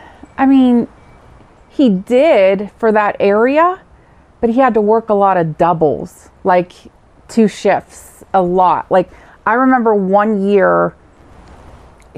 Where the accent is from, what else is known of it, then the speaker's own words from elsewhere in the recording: West Virginia, United States; also born or lived in East Liverpool, Ohio; I was born in East Liverpool, Ohio, but I grew up in West Virginia, across the river.